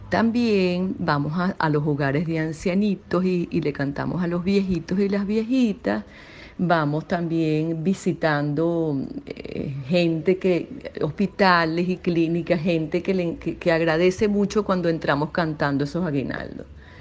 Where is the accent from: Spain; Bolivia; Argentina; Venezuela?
Venezuela; aquí estoy rememorando las Navidades en mi país, Venezuela.